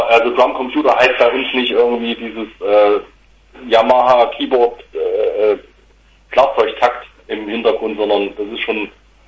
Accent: Tambach-Dietharz, Thuringia, Germany; Wir kommen aus dem Thüringer Wald, ja.

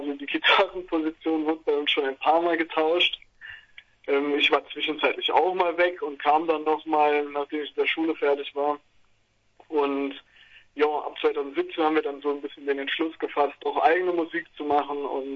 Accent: Rhineland-Palatinate, Germany; Also wohnen auf dem Dorf, aber kennen wohl keiner. Wir kommen aus der Nähe von Trier

